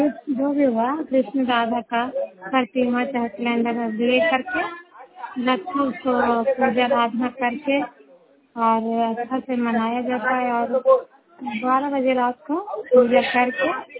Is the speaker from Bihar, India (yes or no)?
yes; Nalanda, Bihar, India; हम जी नगर नाशा के रहने वाले हैं, नालंदा जिले के हैं।